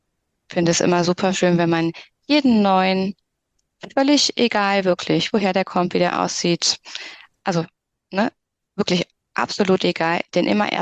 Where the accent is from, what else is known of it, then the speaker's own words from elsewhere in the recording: North Rhine-Westphalia, Germany; Bei uns gar nicht, würde ich sagen, in NRW.